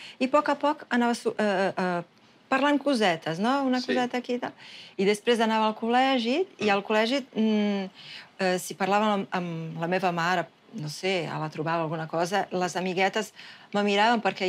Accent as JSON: {"language": "Catalan", "region": "São Paulo", "country": "Brazil", "tie": "born or raised there", "said": "Jo sempre he viscut a São Paulo, jo sóc de São Paulo, he estudiat a São Paulo."}